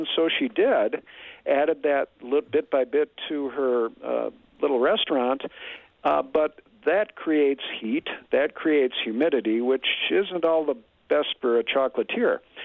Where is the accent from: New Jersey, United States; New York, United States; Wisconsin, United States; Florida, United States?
Wisconsin, United States; Green Bay; I grew up in Green Bay, but I'm just a sucker for Western Wisconsin and the Driftless region.